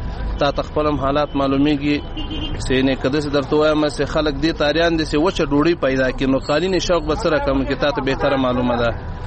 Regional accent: Logar, Afghanistan; زه د لوګر ولایت اوسیدونکی یم

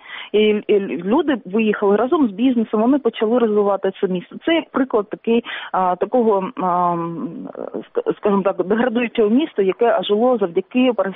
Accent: Donetsk Oblast, Ukraine; Я з Донеччини, тому я бачила, у що перетворюються колишні шахтарські поселення після того, як закривалися шахти.

